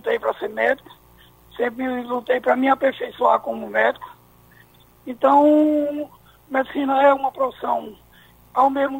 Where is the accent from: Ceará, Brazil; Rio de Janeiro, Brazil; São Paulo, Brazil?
Ceará, Brazil; Eu sou do interior do Ceará.